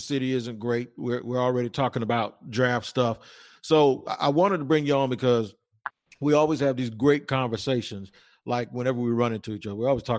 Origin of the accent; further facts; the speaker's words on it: District of Columbia, United States; And you know, I grew up there too, so I know what's going on up there too.